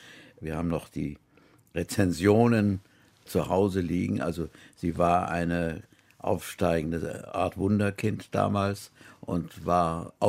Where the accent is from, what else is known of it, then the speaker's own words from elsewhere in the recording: Feldafing, Bavaria, Germany; accent: Bavarian; also born or lived in Innsbruck, Austria; Wir haben zunächst in Innsbruck, wo ich geboren bin, gelebt. Dann 1935 etwa sind wir nach Feldafing in Bayern am Starnberger See. Dort bin ich eingeschult worden. Ich soll damals absolut bayerischen Dialekt gesprochen haben.